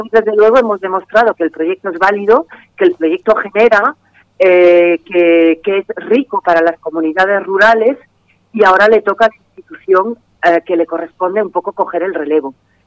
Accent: Andalusia, Spain; Nosotros como andaluces podríamos hacer algo ahí o en colaboración con los extremeños

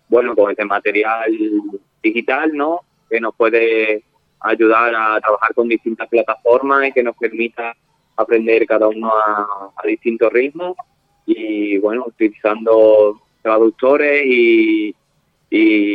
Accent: Almendralejo, Extremadura, Spain; tengo experiencia en otras localidades como Mérida y Villafranca de los Barros, aunque soy natural de Almendralejo

